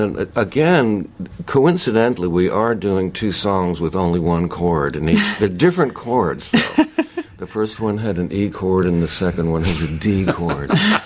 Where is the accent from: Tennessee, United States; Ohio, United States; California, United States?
Tennessee, United States; Nashville; I'm from Nashville, and so, like, you can swing a cat around and hit about three fiddle players